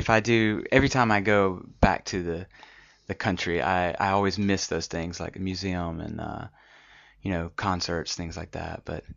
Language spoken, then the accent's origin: English; Birmingham, Alabama, United States; Yeah, I'm from Birmingham, which is a kind of medium-sized city